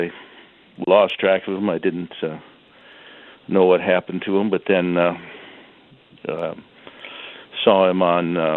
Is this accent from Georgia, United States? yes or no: no; Lansing, Michigan, United States; I mean, I'm originally from Michigan, Lansing, Michigan